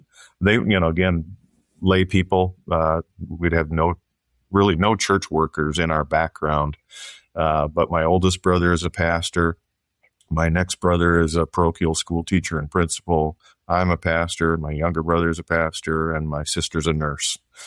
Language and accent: English; South Dakota, United States; also born or lived in Sioux Falls, United States / Overland Park, United States / Wichita, United States / Nashville, United States; Well, I would say South Dakota would kind of be the primary. I was born in Sioux Falls, but then Dad moved with Mobil Oil.